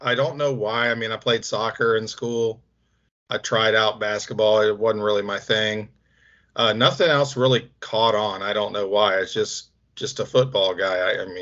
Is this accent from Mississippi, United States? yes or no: no; Dayton, Ohio, United States; Yeah, I grew up in Dayton, Ohio, which is about a 45-minute drive from the Bengals stadium.